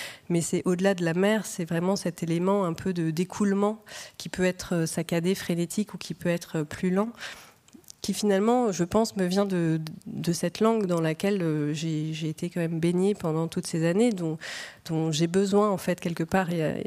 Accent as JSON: {"language": "French", "region": "England", "country": "United Kingdom", "tie": "born or raised there", "said": "donc j'ai grandi en Angleterre, une langue dans laquelle j'écrivais pas spécialement"}